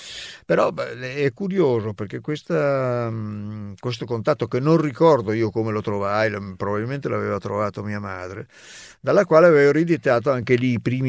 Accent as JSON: {"language": "Italian", "town": "Riva del Garda", "region": "Trentino-Alto Adige", "country": "Italy", "tie": "born or raised there", "said": "io sono nato in Trentino e ho fatto tutte le scuole, perché allora anche le medie a Riva del Garda, quindi medie e liceo a Riva del Garda"}